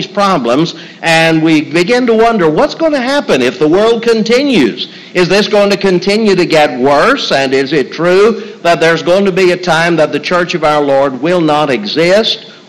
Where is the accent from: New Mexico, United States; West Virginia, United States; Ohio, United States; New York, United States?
West Virginia, United States; New Martinsville; When I was a boy growing up in New Martinsville, West Virginia